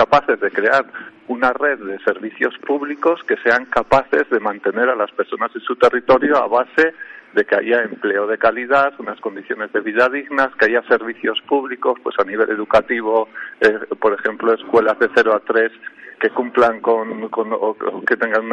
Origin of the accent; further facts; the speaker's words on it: Navarre, Spain; porque yo vengo de Navarra. Entonces, en Navarra hemos hecho un gobierno de cambio